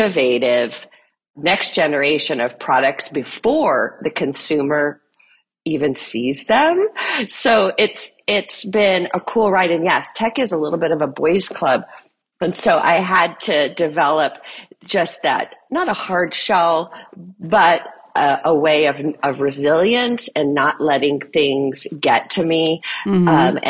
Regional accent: Illinois, United States; also born or lived in Chicago, Illinois / Minnesota; I'm a Midwest girl. I was born in Chicago. My family lived in Southern Illinois, then Minnesota.

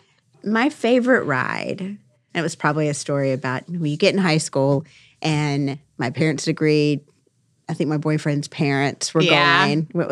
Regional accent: Lewisburg, United States; When I was a kid, I grew up in Lewisburg

